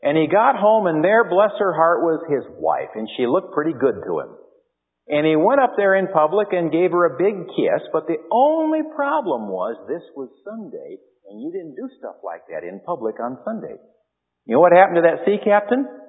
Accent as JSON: {"language": "English", "town": "Hollywood", "region": "California", "country": "United States", "tie": "born or raised there", "said": "the trash that comes from my hometown of Hollywood feeds through the television set into their souls"}